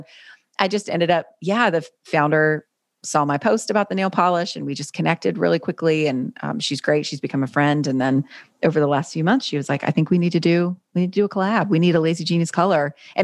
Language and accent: English; North Carolina, United States; But I grew up in North Carolina, and I was homeschooled for actually freshman and sophomore year of high school.